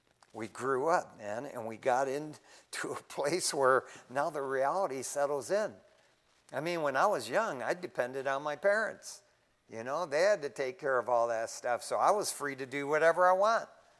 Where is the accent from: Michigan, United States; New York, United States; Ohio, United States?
Michigan, United States; growing up in Michigan, it's like we were in California already, just five, six blocks away.